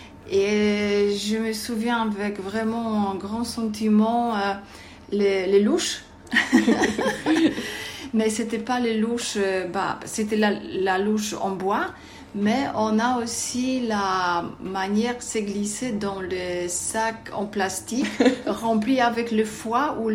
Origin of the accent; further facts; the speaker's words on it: Poland; French is a second language; now in France; Je suis polonaise en France depuis 20 ans.